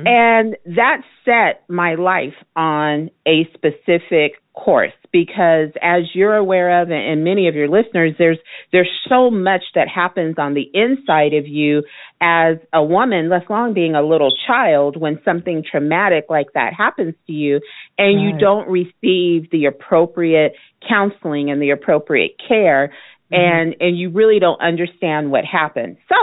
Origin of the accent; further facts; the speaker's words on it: Phoenix, Arizona, United States; I was sharing with you that I'm a native, and so I was born and raised right here in Phoenix, Arizona, and I have never left.